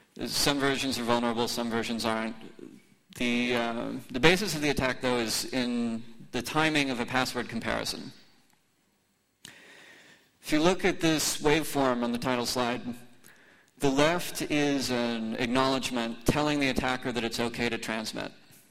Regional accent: Knoxville, Tennessee, United States; So I'm from Knoxville, Tennessee. It's a neighborly town. I'll soon be moving to Philadelphia, which is not quite so neighborly.

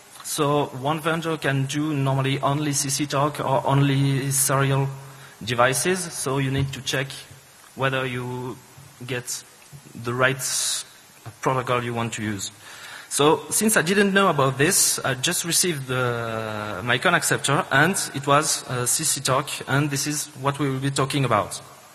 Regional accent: Switzerland; first language French; English is a second language; I'm from Switzerland, so no, I don't speak Swedish. I don't know, but many Americans think we speak Swedish in Switzerland, but no. I speak French, so excuse my English.

